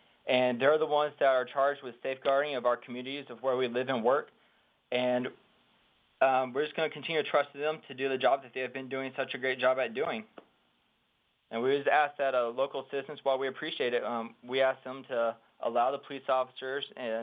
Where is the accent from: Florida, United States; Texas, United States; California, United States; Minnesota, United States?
Texas, United States; now in Montgomery, United States; I grew up in Texas, stationed here in Alabama.